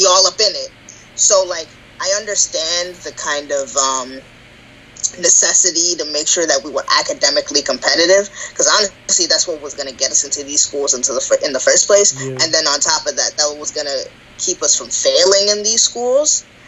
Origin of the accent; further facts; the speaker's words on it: New Jersey, United States; a roommate who literally thought I was going to do physical harm to her as she slept because I was from North New Jersey.